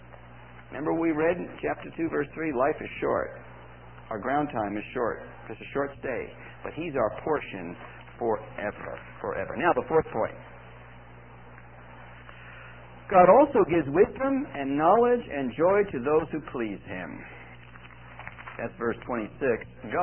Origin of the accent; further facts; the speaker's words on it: Littleton, Colorado, United States; Now, you know we're from Littleton, Colorado, and we had that great tragedy in Littleton.